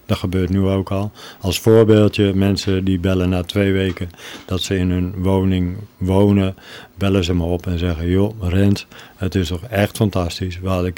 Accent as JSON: {"language": "Dutch", "region": "Randstad", "country": "Netherlands", "said": "Nou, ik ben wel eentje uit de Randstad. Ik ben gevlucht uiteindelijk uit de Randstad omdat ik wat meer ruimte, natuur en rust om me heen wilde hebben. Dat heb ik gevonden in dit geval in Salland."}